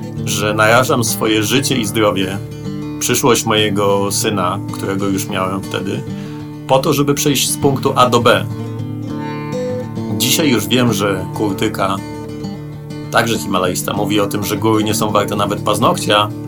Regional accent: Poznań, Greater Poland Voivodeship, Poland; No po poznańsku, bo ja jestem z Poznania, to jest rozsadzanie buraków.

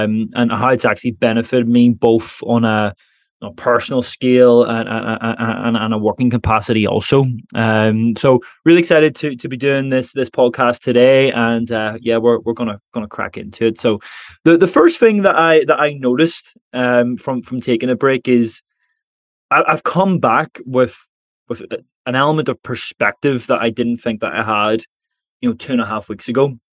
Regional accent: Ireland; And because I'm an Irishman, trying to speak Spanish, they were just overwhelmed with happiness.

